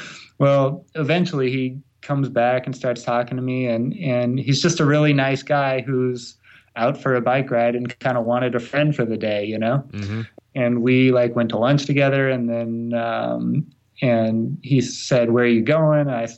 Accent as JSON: {"language": "English", "region": "California", "country": "United States", "tie": "born or raised there", "said": "But I grew up in Southern California, just outside of Los Angeles, and went to university in Orange County, California."}